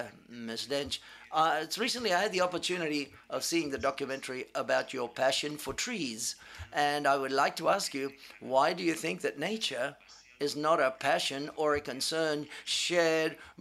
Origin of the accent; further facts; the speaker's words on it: Paraguay; My true honor that I'm from Paraguay. I've come all the way from Paraguay.